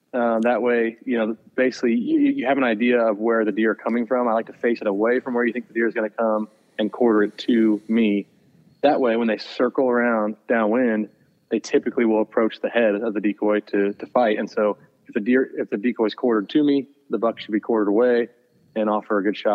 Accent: Missouri, United States; well, my home state of Missouri and then Iowa

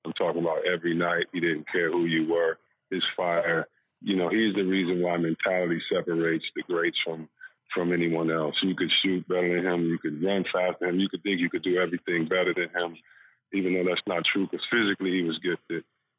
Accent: Detroit, Michigan, United States; it's going to be fun to tell the perspective of growing up in Detroit

